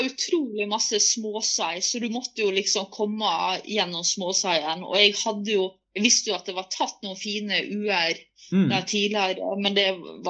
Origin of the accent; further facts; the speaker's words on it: Rauma, Møre og Romsdal, Norway; Det minner meg om Rauma, der jeg vokste opp, med fjellene og vakker elv.